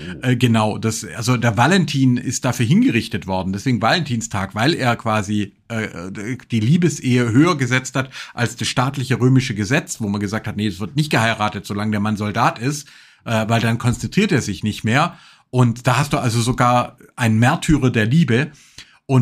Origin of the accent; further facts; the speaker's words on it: Sielmingen, Baden-Württemberg, Germany; Das ist auch noch bei in Silmingen, wo ich aufgewachsen bin